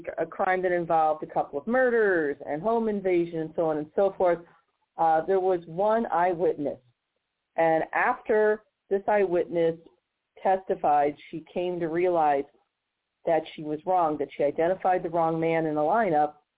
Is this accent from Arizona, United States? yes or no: no; Missouri, United States; since it goes back to my home state of Missouri